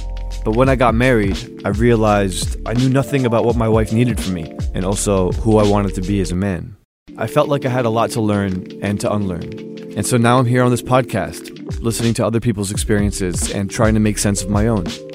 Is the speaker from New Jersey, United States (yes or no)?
yes; Newark, New Jersey, United States; I heard that a lot growing up in Newark, New Jersey.